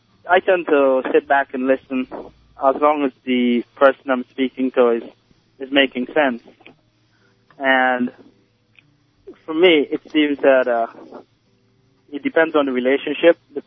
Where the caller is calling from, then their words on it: New Jersey, United States; Yes, this is … I'm calling from New Jersey.